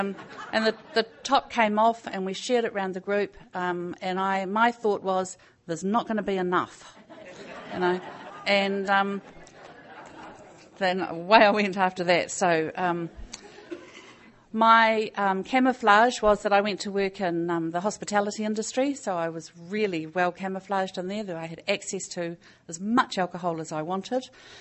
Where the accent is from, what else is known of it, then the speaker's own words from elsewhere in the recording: New Zealand; I'm an alcoholic and I'm from New Zealand.